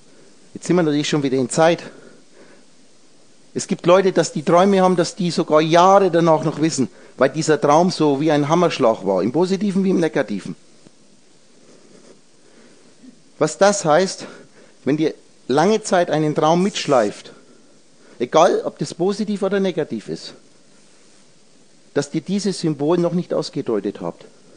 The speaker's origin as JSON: {"language": "German", "country": "Czechia", "said": "Ich bin aus Tschechien."}